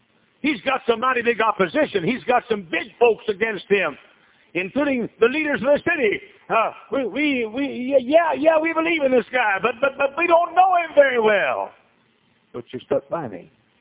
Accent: Texas, United States; accent: Southern; I was from Texas. I was Southern. In those days had a pronounced Southern accent.

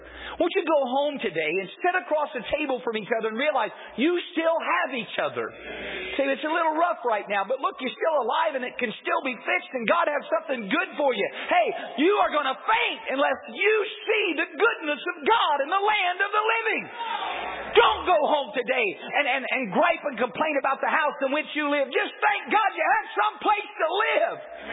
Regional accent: United States; I'm glad I'm American. I'm glad you cut me. I bleed red, white, and blue.

